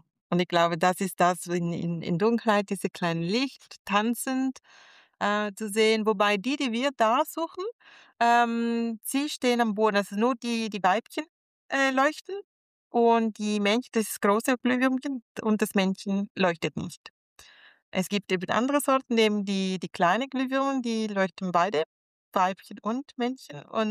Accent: Bergamo, Lombardy, Italy; German is a second language; Ich komme aus Bergamo. Und damals hat meine Oma unterhalb von der Stadtmauer von Bergamo, es ist viel so Trockenmauer und sie hatte einen Gemüsegarten

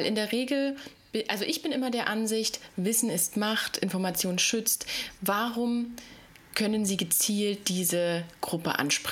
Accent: East Germany, Germany; also ich komme aus dem Osten

